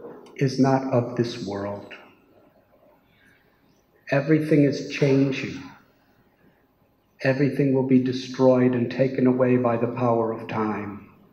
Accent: Illinois, United States; I was born in 1950 in Chicago and was raised in a suburb north of Chicago where material comforts and prosperity were something very ordinary.

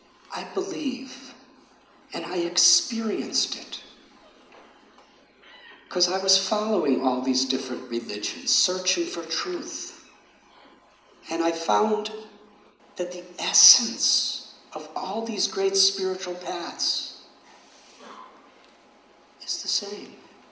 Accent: United States; born there; And I've been to the White House in America. And although I was born in America, I must honestly say that the President's Palace in India is much nicer.

